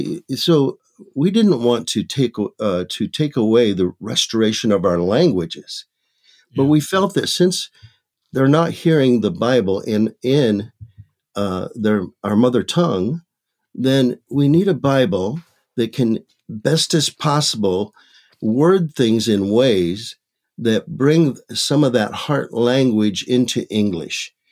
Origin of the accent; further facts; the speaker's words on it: Michigan, United States; now in Maricopa, United States; I was born and raised in Michigan. My ancestry includes Ojibwe from Ontario, Canada, Yaqui from Sonora, Mexico, as well as English, German, and Spaniard.